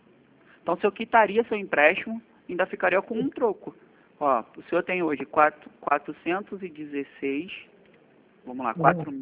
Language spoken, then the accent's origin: Portuguese; Rio de Janeiro, Brazil; eu sou do Rio mesmo, do Rio todo.